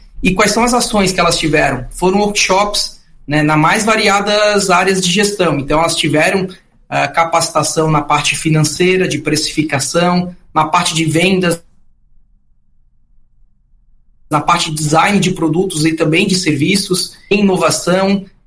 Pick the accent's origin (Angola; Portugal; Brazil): Brazil; Florianópolis, Santa Catarina; Eu sou manezinho raiz da Trindade.